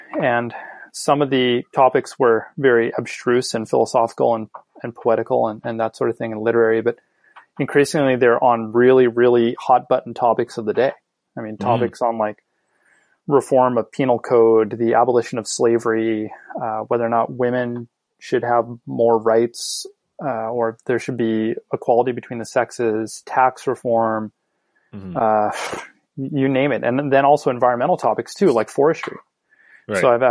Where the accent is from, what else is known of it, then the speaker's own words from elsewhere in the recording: Seattle, Washington, United States; I mean, first of all, I'm from the States. I grew up in Seattle